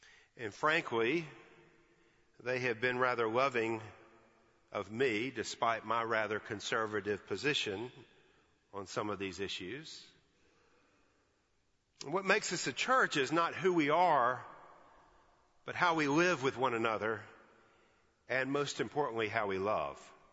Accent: Alabama, United States; I'm from Alabama, for goodness sake. That's a foreign country.

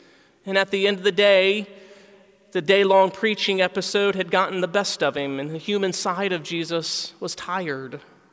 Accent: Florida, United States; I grew up on the east coast of Florida, and I used to love it.

